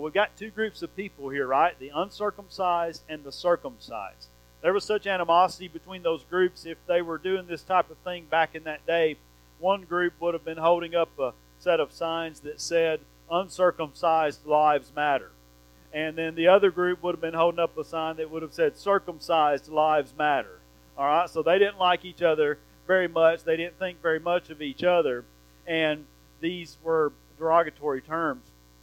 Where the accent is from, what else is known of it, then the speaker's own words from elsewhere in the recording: Bible Belt, United States; We grew up in the Bible Belt. A lot of us did. I know there's probably folks that didn't. But we grew up knowing about the gospel and knowing, going to church, many of us raised in church